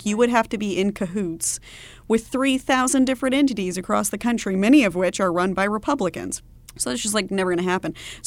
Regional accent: Texas, United States; I say but as a Texan.

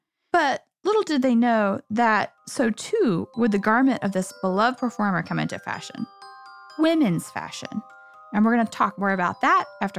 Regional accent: New York, United States; as New Yorker, black is the obvious answer for me.

